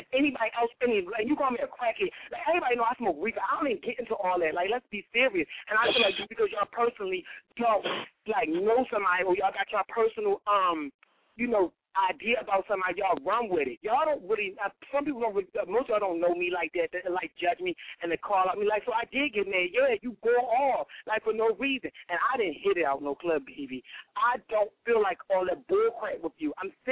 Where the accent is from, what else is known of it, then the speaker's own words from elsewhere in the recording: Philadelphia, Pennsylvania, United States; When I come to New York City, I come all the way from Philly.